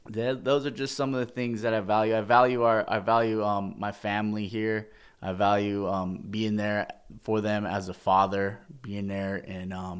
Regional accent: Hoopa, California, United States; I choose to live in Hoopa Valley because doing so meets my personal values of family. So my family's here in Hoopa. I grew up in Hoopa all my life

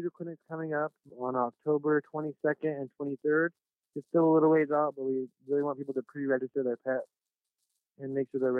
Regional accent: Hoopa, California, United States; But yeah, we're all from Hoopa. We're local here. We all grew up here.

